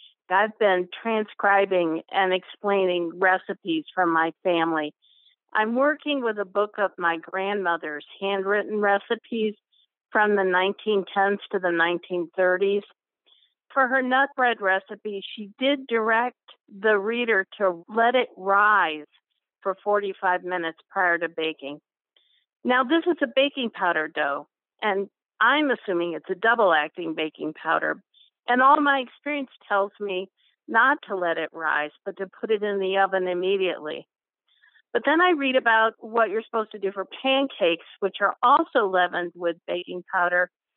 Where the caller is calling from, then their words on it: Mogadore, Ohio, United States; I'm calling from Mogador, Ohio. It's just outside of Akron.